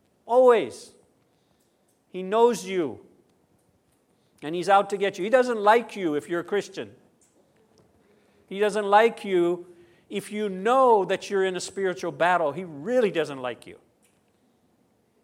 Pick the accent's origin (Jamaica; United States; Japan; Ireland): United States; I don't like flying very much, and I'm from America, so I have to go back once in a while.